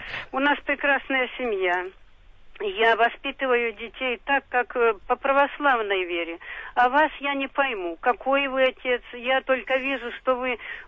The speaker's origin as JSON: {"language": "Russian", "region": "Crimea", "country": "Ukraine", "said": "Я из Крыма, там татары живут."}